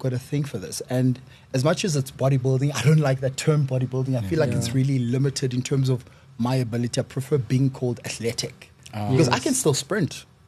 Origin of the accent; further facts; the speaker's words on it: Eastern Cape, South Africa; also born or lived in Pretoria; I was born in Pretoria, raised in the Eastern Cape. I went to a traditional boys' school called Salvon College